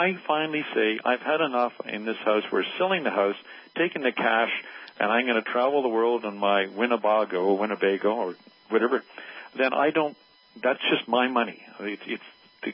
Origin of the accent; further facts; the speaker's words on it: Canada; what I'm always astounded as a Canadian is Canadians, in terms of the happiness factor, are an amazingly happy lot.